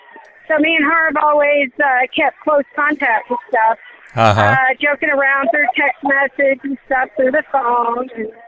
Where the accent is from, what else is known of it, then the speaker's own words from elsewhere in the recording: Tampa, Florida, United States; which is right in my back door because I'm from Tampa.